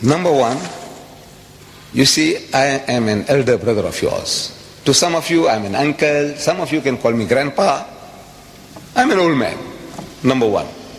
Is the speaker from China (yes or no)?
no; South Africa; to everybody, I'm a South African. But if I tell you that I carry a document with me, a British passport.